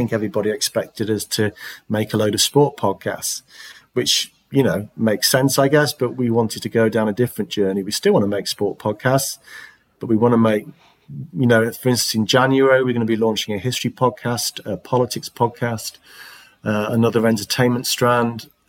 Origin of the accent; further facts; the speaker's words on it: Manchester, North West England, United Kingdom; I mean, I'm from Manchester, but Steve, Tom and Louise aren't.